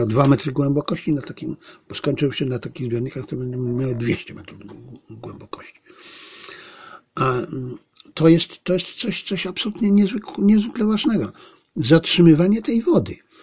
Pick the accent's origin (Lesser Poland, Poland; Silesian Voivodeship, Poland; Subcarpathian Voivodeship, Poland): Lesser Poland, Poland; Bielcza; ja pamiętam w mojej wsi, mówiłem o Bielczy, mojej ukochanej wsi Bielca w powiecie tarnowskim, nie wiem, co teraz to powie, Tarnów czy jakieś inne, ale w okolicach Tarnowa, w Galicji.